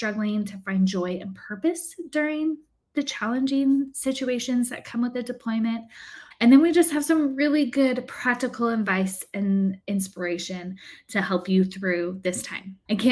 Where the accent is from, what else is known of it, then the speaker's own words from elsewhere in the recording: California, United States; I grew up near Camp Pendleton.